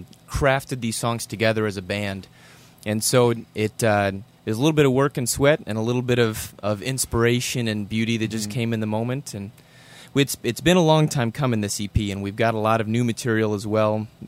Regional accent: Kansas, United States; Everyone's from Minnesota, at least, except for me. I'm from the great state of Kansas.

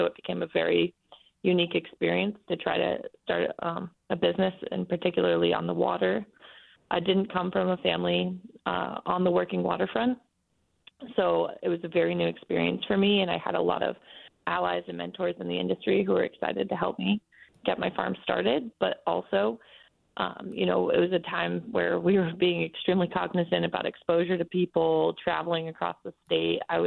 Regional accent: Belfast, Maine, United States; So I'm 24 years old and, you know, I'm from Belfast, Maine

